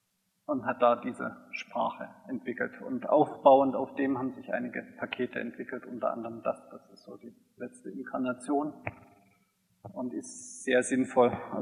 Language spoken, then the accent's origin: German; Tübingen, Baden-Württemberg, Germany; Schließen möchte ich noch mit einer Impression von Tübingen, oder wo ich herkomme.